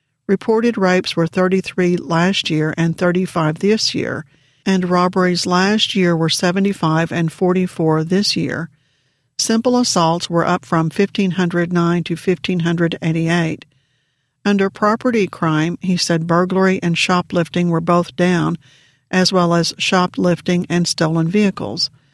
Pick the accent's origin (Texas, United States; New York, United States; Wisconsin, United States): Texas, United States; I was born and raised basically here in the Permian Basin.